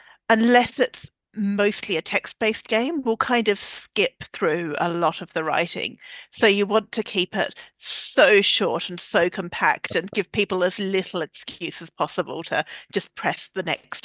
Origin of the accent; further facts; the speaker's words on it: Australia; now in London, United Kingdom; although I live in London and have done for 15 years, I'm Australian and I grew up in Australia